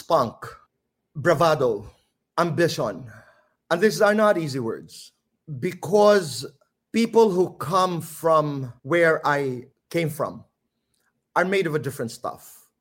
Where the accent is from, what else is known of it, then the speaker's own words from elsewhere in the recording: Eastern Visayas, Philippines; first language Waray; Waray because I come from Samar and we speak Waray.